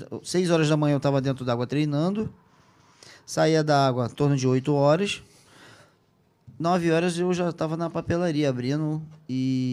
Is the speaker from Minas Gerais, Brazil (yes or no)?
no; Rio de Janeiro, Brazil; Sim, nasci aqui em Botafogo